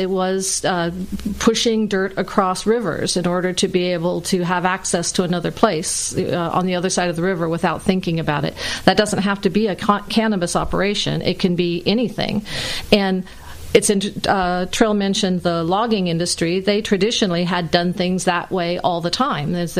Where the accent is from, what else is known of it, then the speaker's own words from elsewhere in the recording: Garberville, California, United States; But I grew up in Garberville